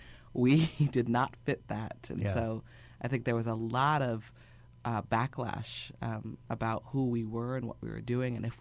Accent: United States; growing up in America, the unfortunate part is how much America has divorced itself from its history, and that's on purpose.

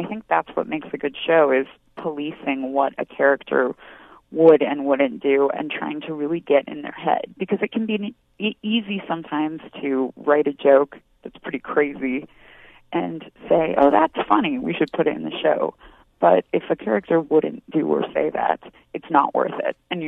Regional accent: Oregon, United States; imagine what it's like being a woman growing up in Oregon

